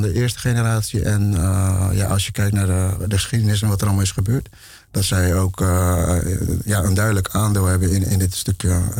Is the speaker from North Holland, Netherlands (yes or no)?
no; Alphen aan de Rijn, South Holland, Netherlands; Ik ben in Alphen aan de Rijn geboren en getogen. Mijn ouders zijn allebei daar geboren eigenlijk.